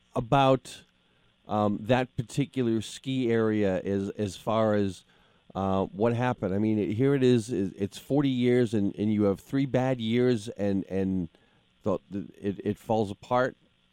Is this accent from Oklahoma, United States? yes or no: no; Peabody, Massachusetts, United States; Peabody is my hometown.